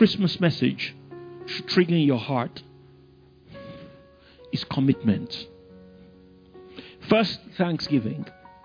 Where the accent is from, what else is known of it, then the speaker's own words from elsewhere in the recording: Nigeria; born there; I was born here in Africa, I was born here in Nigeria.